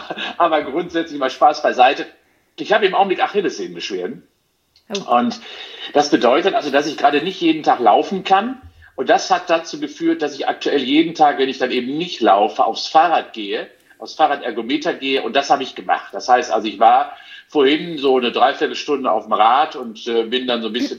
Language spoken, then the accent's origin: German; Cologne, North Rhine-Westphalia, Germany; Wir sind in Köln, hier ist ja meine Heimat, das ist ganz in der Nähe der Sporthochschule